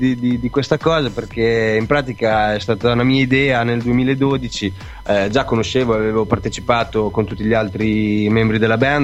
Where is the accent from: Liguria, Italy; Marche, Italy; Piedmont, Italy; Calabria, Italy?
Marche, Italy; Pesaro; No, perché molti pensano che siamo romagnoli, in realtà siamo marchigiani.